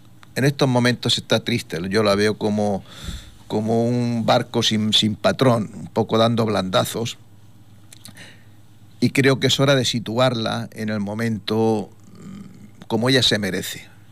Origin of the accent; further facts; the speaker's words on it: Torrevieja, Valencian Community, Spain; Yo soy muy de Torrevieja, quiero mucho a mi pueblo